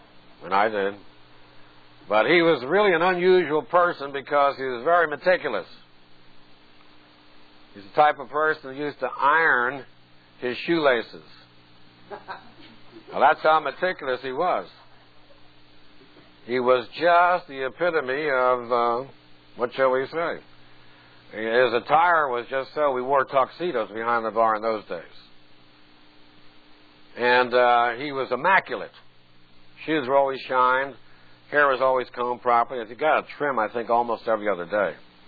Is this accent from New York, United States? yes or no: yes; New York, United States; I was growing up in New York.